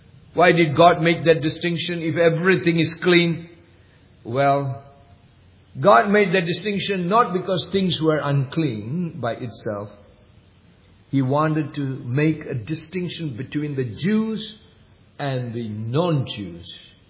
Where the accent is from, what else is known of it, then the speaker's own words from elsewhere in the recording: India; Because I am only familiar with Indian breakfast, right? Because I came from India.